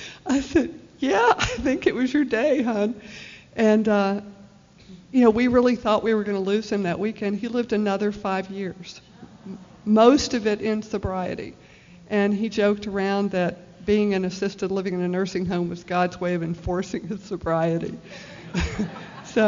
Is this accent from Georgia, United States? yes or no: yes; Newnan, Georgia, United States; from Noonan, Georgia, and a grateful member of Al-Anon.